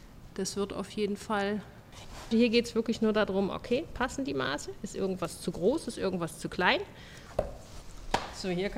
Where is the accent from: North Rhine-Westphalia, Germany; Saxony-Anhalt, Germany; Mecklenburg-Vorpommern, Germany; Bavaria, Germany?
Mecklenburg-Vorpommern, Germany; Und ich komme oben aus der Nähe von Stralsund.